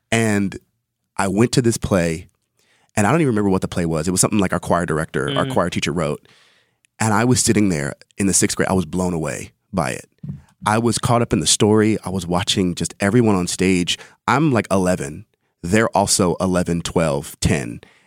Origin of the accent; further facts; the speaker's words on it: Hampton, Virginia, United States; also born or lived in New York; I was born in New York, raised in Virginia. So anybody ask me where I'm from, I say Virginia